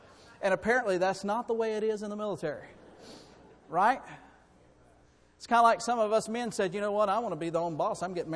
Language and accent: English; McDavid, Florida, United States; also born or lived in Enterprise, Alabama; I'm originally from Florida. I am from a little town called Mac David, Florida. I was born in Alabama, in Enterprise, Alabama, Boll Weevil country.